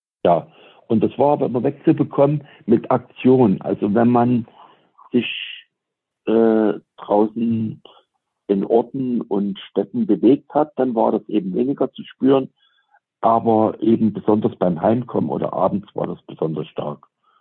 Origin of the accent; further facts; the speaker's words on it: Saxony, Germany; weil sie ja auch aus meiner Heimat stammt, aus Sachsen